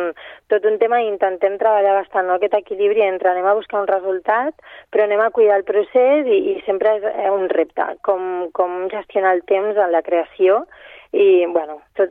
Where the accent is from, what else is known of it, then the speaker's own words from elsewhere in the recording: Catalonia, Spain; que la Iris i jo som d'aquí, som catalanes.